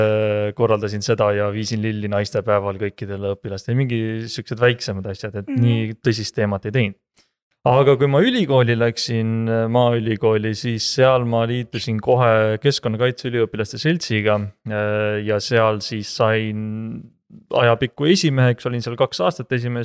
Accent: Tartu, Tartu County, Estonia; Mina olen Tartus sündinud, Tartus õppinud ja nüüd töötan siis Tartu vallas hoopis lähteühisgümnaasiumis geograafia õpetajana. Aga olen ka samal ajal tudeng Tartu ülikoolis, olen olnud tudeng maaülikoolis

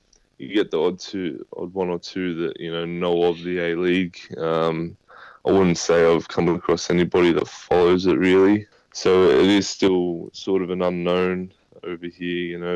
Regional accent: Australia; someone hears I'm Australian

